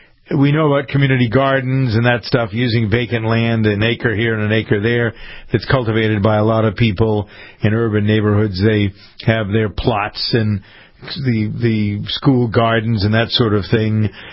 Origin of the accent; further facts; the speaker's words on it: Framingham, Massachusetts, United States; but one of the ladies in a hearing that we had in my hometown of Framingham a couple of weeks ago